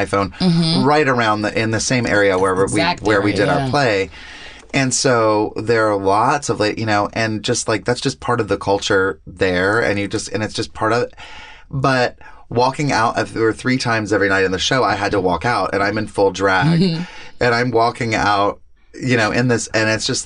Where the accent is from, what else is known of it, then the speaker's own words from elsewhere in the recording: the South, United States; growing up in the South